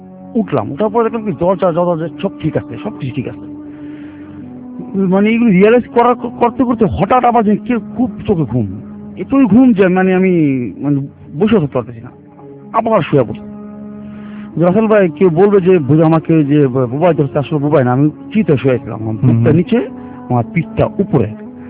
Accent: Mirpur, Dhaka Division, Bangladesh; আমি মিরপুর সরাফা থেকে এসেছি।

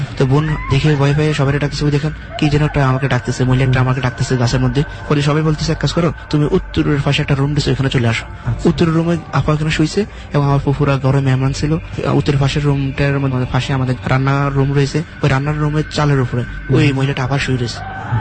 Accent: Chandpur, Chittagong Division, Bangladesh; আমার দেশের বাড়ি চাঁদপুর

